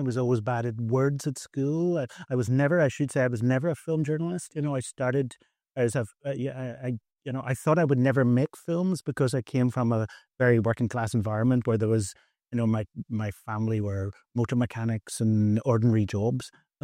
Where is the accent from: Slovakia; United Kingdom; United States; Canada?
United Kingdom; Belfast, Northern Ireland; I was brought up in Belfast in Northern Ireland, and we had the Troubles, the war there.